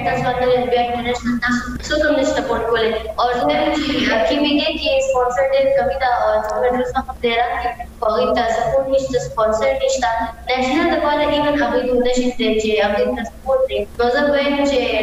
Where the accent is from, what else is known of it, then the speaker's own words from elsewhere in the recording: Peshawar, Khyber Pakhtunkhwa, Pakistan; زه بیسیکلی د پېښور نه یم، مې پېښور نه